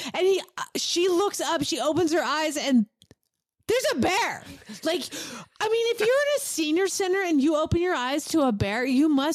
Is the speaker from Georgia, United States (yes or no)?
yes; Georgia, United States; Well, I'm from Georgia. We didn't have them anywhere.